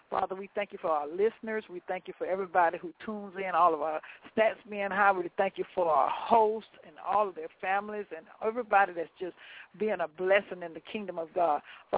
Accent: Florida, United States; See, I know how those alligators are from Florida because I came from Florida.

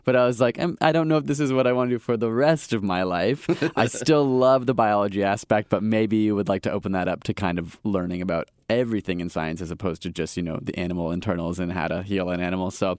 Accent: Guelph, Ontario, Canada; also born or lived in Eden Mills; Grew up mostly in Guelph, Ontario, is where my family's from now. Had kind of jumped around. We were in Eden Mills, which is like an even smaller town of like hundreds of people. So I grew up in a small town. But then for most of my young life, I lived in Guelph.

